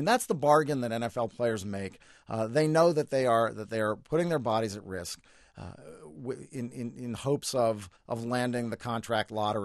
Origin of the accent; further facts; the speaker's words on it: New York, United States; I grew up in New York. I was a fan of the Giants.